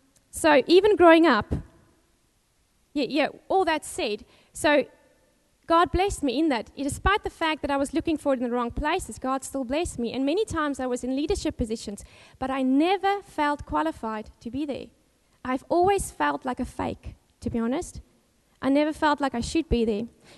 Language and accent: English; Cape Town, Western Cape, South Africa; born there; English is a second language; I was born in Cape Town, South Africa, as you can hear from the accent. I was the youngest of three kids, the only daughter of the family, so grew up very protected. We went to a Pentecostal church